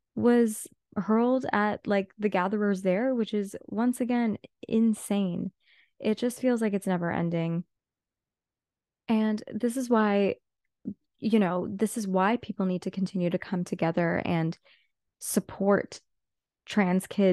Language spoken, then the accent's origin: English; Whitby, Ontario, Canada; But growing up in Whitby, it was, you know, you're friends with the people you're going to be around and you can't control that.